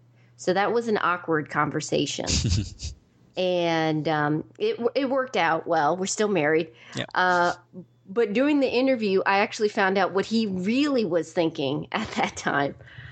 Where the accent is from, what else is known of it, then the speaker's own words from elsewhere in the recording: New York, United States; born there; also born or lived in Georgia / Maryland / Virginia; now in Raleigh, United States; I consider myself an East Coast girl. I was born in New York, lived in Georgia, Maryland, Virginia, and now I'm in Raleigh, North Carolina.